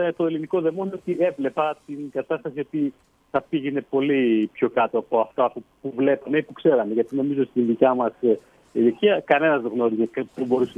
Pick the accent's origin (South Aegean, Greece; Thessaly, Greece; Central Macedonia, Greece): Central Macedonia, Greece; Thessaloniki; Για κάποιον που είναι από Ελλάδα, θυμίζει πάρα πολύ Θεσσαλονίκη που είναι και η πόλη μου.